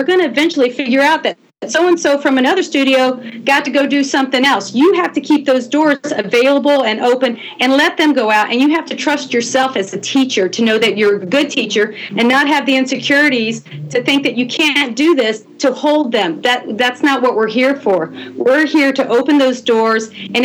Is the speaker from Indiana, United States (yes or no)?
yes; Indiana, United States; now in Florida, United States; growing up, I'm originally from Indiana before I moved to Florida.